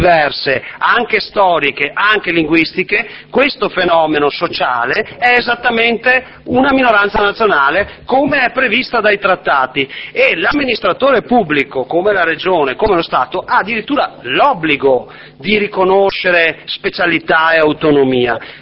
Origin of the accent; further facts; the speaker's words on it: Veneto, Italy; noi siamo disponibili anche come Veneti, Veneto è una regione di alta immigrazione